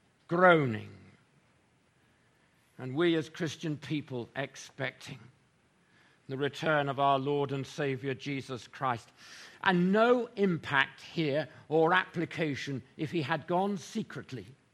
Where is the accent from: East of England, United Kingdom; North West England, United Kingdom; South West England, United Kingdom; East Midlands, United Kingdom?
South West England, United Kingdom; Bournemouth; at Lansdowne Baptist, where I was brought up in Bournemouth on the south coast of England